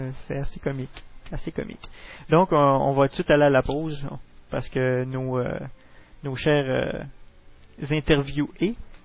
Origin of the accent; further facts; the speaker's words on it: Quebec, Canada; accent: Québécois; Désolé pour ceux qui n'ont pas compris mon accent québécois.